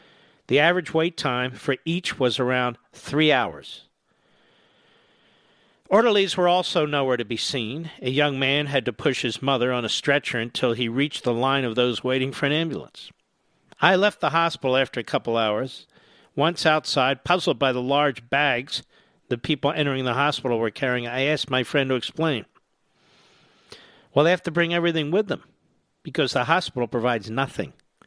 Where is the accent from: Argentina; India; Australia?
Argentina; accent: Argentinian; since my Argentinian accent would give me away the moment I said hello.